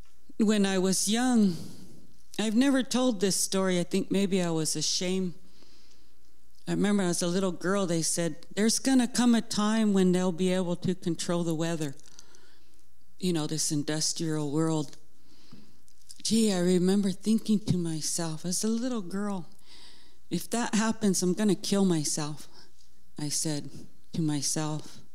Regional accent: Pacific Northwest, United States; now in Cascade Locks, United States; I'm from the Columbia River. I live in Cascade Locks.

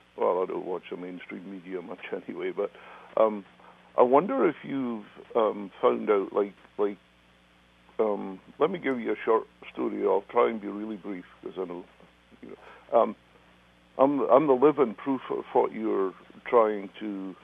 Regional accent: Scotland, United Kingdom; now in United States; I worked in my home country, Scotland, for, quite a few years

